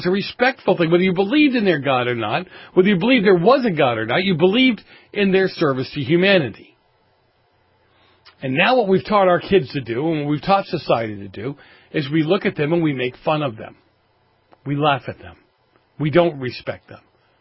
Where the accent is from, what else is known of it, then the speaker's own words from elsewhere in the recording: New England, United States; maybe because I grew up in New England, churches everywhere, Catholic churches every place.